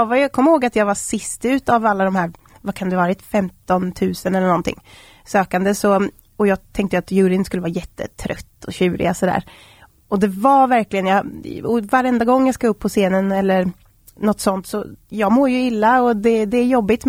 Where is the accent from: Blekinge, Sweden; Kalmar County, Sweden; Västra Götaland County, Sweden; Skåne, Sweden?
Kalmar County, Sweden; Oskarshamn; jag är ju från Oskarshamn.